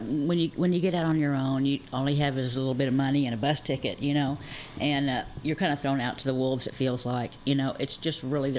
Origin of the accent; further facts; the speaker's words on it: Arkansas, United States; now in Little Rock, United States; I'm from Northwest Arkansas, and there is no halfway houses to parole out to in that area, which is where my family is from. So I paroled out to Little Rock, which I love where I'm at.